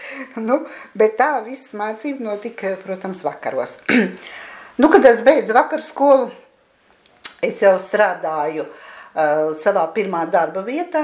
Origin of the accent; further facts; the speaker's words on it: Riga, Latvia; esmu dzimusi Rīgā 1945. Gada augustā. Nodzīvoju es šeit, teiksim, atklāti tā, Buļu ielā, kas ir Iļguciems, un var mani arī pat uzskatīt par Iļguciem meiteni.